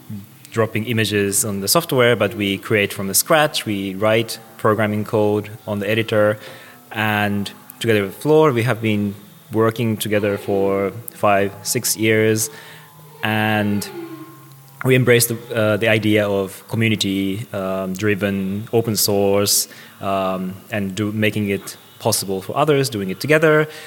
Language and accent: English; Japan; now in Estonia; I'm originally from Japan, based in Estonia.